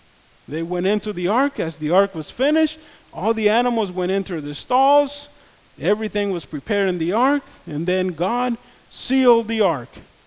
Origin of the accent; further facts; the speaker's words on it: Los Angeles, California, United States; I grew up in South Central LA. And I don't know how many of you have ever been to South Central LA. But it's a scary place.